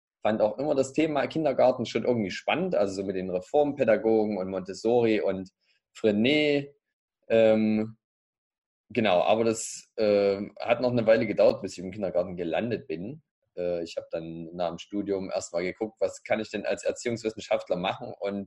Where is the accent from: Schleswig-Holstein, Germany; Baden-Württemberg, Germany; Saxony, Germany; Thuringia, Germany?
Saxony, Germany; Leipzig; Ich komme aus Leipzig, meine Frau auch.